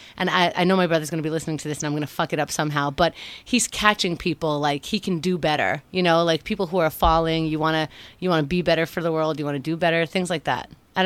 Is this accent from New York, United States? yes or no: yes; Queens, New York, United States; I grew up in Queens.